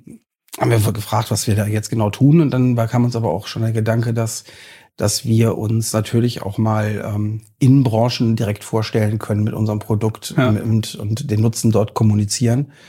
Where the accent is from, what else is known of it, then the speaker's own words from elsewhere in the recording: Oerlinghausen, North Rhine-Westphalia, Germany; also born or lived in Bonn; Geboren in Bonn, Bonner Umland gelebt, bis ich 10 war und dann mit meinen Eltern nach Oerlinghausen-Lippereihe gezogen, wo ich dann im Prinzip bis nach dem Zivi auch gewohnt habe.